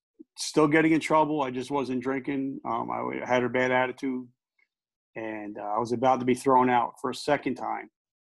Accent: New Jersey, United States; And growing up in New Jersey, you know, everybody knew somebody that worked there, had families that worked there.

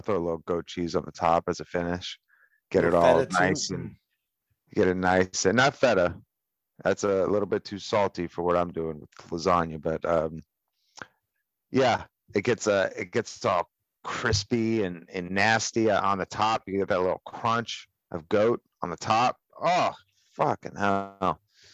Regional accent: Los Angeles, California, United States; They ask me, oh, where are you from? I'm from Los Angeles. How about you?

